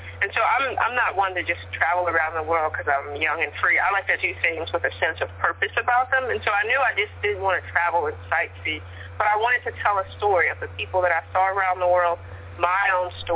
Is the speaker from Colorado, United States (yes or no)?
no; Queens, New York, United States; I grew up in Jamaica, Queens, if you know.